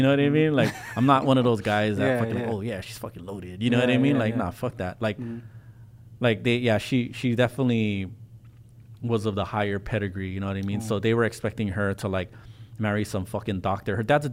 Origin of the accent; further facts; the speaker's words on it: Hawaii, United States; never been to the Philippines, so I feel like a fake ass Filipino, but like I get a pass because I'm from Hawaii.